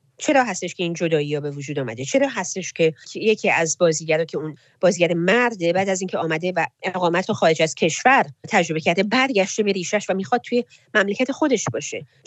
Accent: Iran; من زن ایرانی هستم

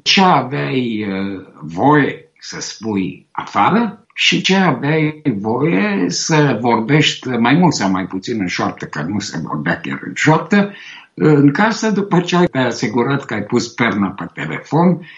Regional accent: Bucharest, Romania; born there; M-am născut la București, dar aveam o bunică care trăia la Timișoara

